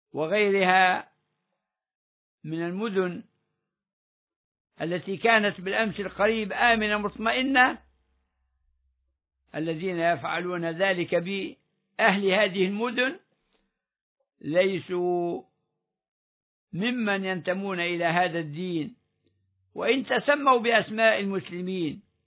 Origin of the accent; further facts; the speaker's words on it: Libya; هم أبناء سبيل دخلوا إلى بلادنا ليبيا